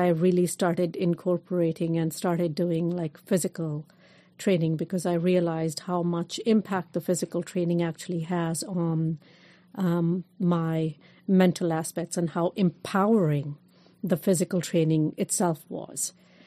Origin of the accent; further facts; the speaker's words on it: India; Like, I am coming from India. I am the diaspora.